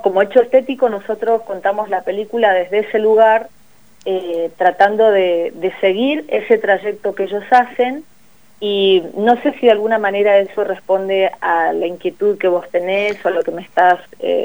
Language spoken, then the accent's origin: Spanish; Chos Malal, Neuquén, Argentina; yo soy de Chosmalal, soy nacida y criada en el norte neuquino